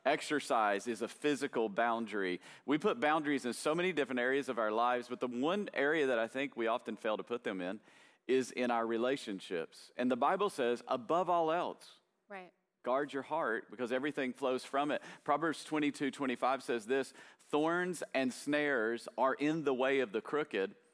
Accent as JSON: {"language": "English", "region": "Tennessee", "country": "United States", "tie": "born or raised there", "said": "So whenever I was a little kid, we grew up in East Tennessee."}